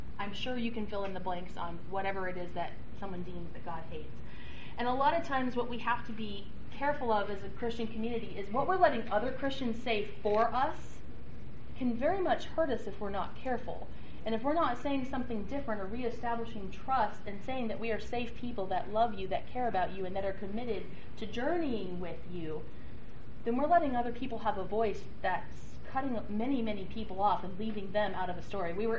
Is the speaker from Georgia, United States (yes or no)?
no; Nashville, Illinois, United States; But in Nashville, Illinois, where I grew up, big deal.